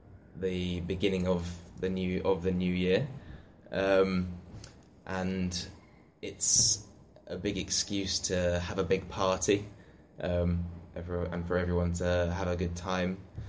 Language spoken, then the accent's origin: English; Cambridge, East of England, United Kingdom; I come from Cambridge in England